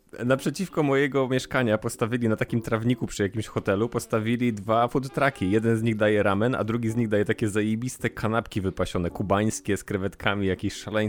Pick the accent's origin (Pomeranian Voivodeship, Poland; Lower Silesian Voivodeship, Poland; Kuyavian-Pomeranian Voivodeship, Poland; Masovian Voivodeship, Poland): Masovian Voivodeship, Poland; Warsaw; Ale muszę jechać na Hel, ponieważ jestem z Warszawy.